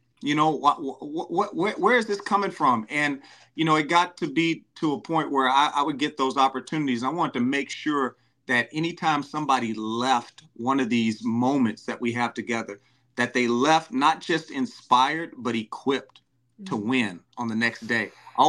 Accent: Louisiana, United States; And for anybody that knows me knows I'm from Louisiana, from the Bayou State, and I'm a band director by trade

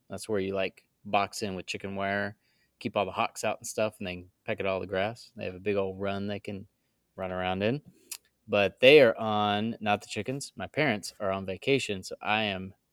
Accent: Greensboro, North Carolina, United States; I grew up in Greensboro

